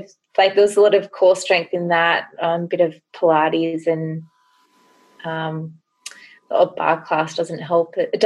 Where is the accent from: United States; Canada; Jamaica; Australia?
Australia; growing up in Australia